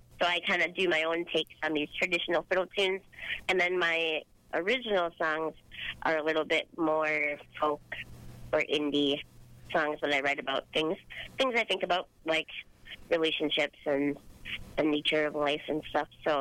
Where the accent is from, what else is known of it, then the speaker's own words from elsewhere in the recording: Duluth, Minnesota, United States; But then there was a conference being held in my hometown of Duluth, Minnesota, about health and human services.